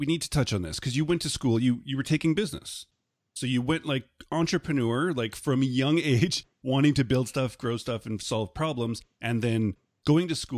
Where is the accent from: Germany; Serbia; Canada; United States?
Canada; I'm Canadian